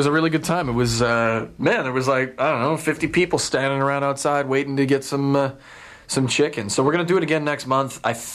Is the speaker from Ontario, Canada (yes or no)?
no; Calgary, Alberta, Canada; my childhood growing up in Calgary.